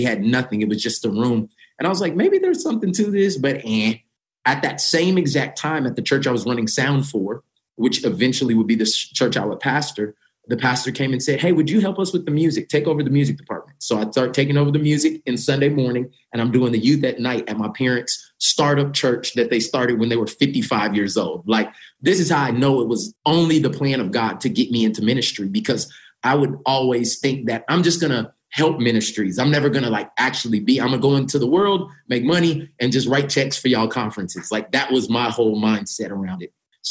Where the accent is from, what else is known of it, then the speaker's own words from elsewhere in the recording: Tulsa, Oklahoma, United States; I'm born and raised in Tulsa, Oklahoma. I am one of five boys to the same parents